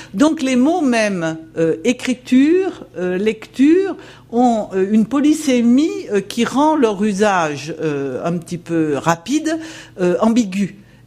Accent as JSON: {"language": "French", "region": "Auvergne-Rhône-Alpes", "country": "France", "said": "tout le monde sait que je suis haute-savoyarde, mais bien que heureusement je suis venue de Paris et pas de Chambéry"}